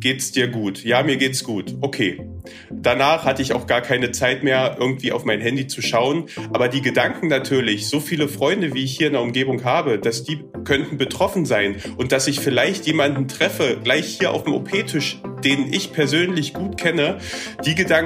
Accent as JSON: {"language": "German", "town": "Genthin", "region": "Saxony-Anhalt", "country": "Germany", "tie": "born or raised there", "said": "gerade 28 Jahre alt geworden, komme ursprünglich aus einer, ich nenne es mal, Kleinstadt namens Gentin, bin dort aufgewachsen und lebe derzeit in der Nähe von Magdeburg."}